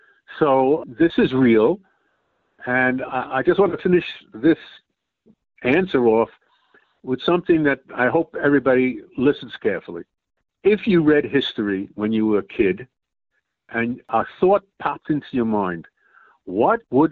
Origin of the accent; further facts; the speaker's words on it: New York City, New York, United States; I was born in New York. You know, everybody in New York City sort of that I knew growing up from lower to middle class rented.